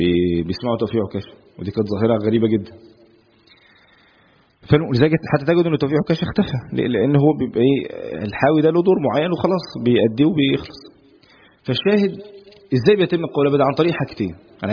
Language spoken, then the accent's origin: Arabic; Egypt; اللي ده موجود في كل الدول على فكره مش بس عندنا في مصر